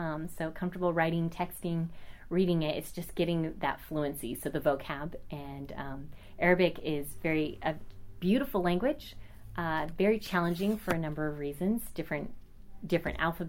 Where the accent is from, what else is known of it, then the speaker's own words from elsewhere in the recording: California, United States; here I am, this, you know, little blonde girl growing up in Orange County